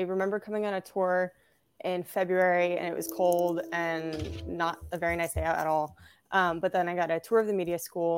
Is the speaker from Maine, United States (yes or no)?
yes; Maine, United States; I am from Maine. That's correct.